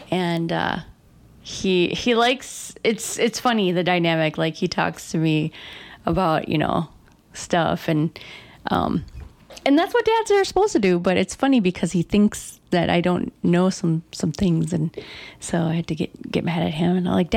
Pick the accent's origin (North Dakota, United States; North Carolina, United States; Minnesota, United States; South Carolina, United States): Minnesota, United States; Red Lake; accent: Red Lake; I started really laying it on thick with my Red Lake accent, and I started reading the book like I was, you know, from Red Lake, really.